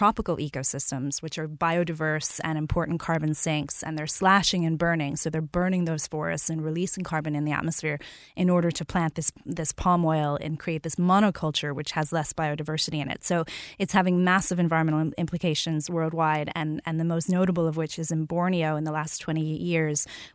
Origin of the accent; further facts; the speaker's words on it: New Orleans, Louisiana, United States; So I grew up in New Orleans, which is at the end of the Mississippi River.